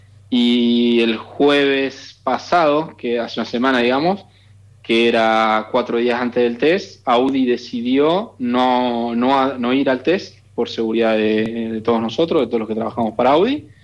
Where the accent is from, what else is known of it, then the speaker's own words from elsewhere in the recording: Argentina; Ojalá, a mí como argentino me encantaría.